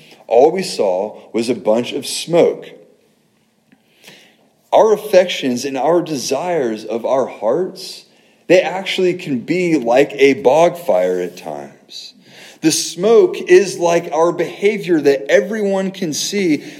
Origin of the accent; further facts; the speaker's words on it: California, United States; Noelle and I are used to wildfires. We're from California